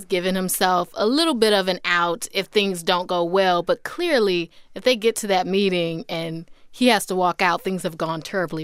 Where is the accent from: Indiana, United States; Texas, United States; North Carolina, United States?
North Carolina, United States; I am from North Carolina. I was born and raised there, but I went to Howard University.